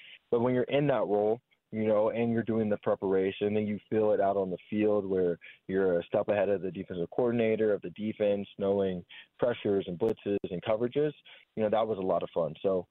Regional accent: Alpharetta, Georgia, United States; We're both from North Atlanta, me being Alpharetta, him Gainesville.

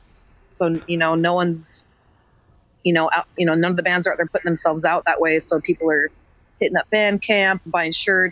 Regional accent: Utah, United States; I was fighting with my little brother in my neighbor's yard when we were little kids growing up in Utah.

